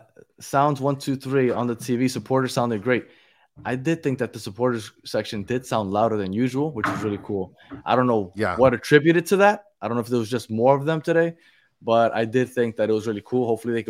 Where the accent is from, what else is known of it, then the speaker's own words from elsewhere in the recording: New York, United States; Look, I'm a New Yorker. I promise you, there's pussies in New York also.